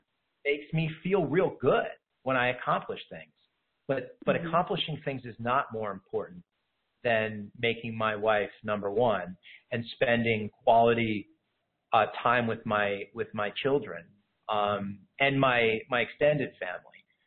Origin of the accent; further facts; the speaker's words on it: Kingston, Pennsylvania, United States; When I always tell this story of, in my hometown, I'm in northeastern Pennsylvania, the Scranton-Wilkes-Barre area.